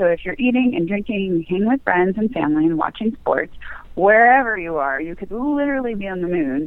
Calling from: New York, United States; I'm actually calling you from New York.

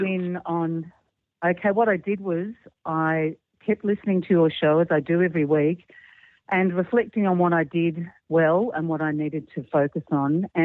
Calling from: Australia; I'm calling from Australia.

